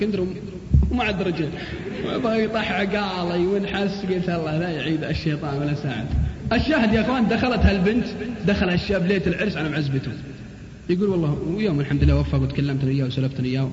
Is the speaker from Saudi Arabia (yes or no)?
yes; Al-Qassim, Saudi Arabia; شاب من عندنا بالقصيم